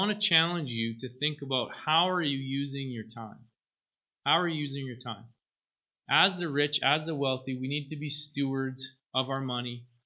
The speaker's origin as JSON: {"language": "English", "country": "Canada", "said": "Lord, as a Canadian, I am so thankful to live in this country. I'm thankful to live in Three Hills."}